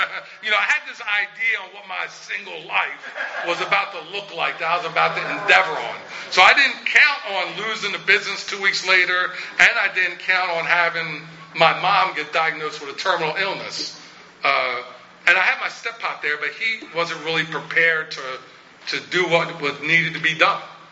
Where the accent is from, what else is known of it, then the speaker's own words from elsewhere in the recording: Philadelphia, Pennsylvania, United States; I'm like, man, I'm from Philly. I ain't never leaving Philly.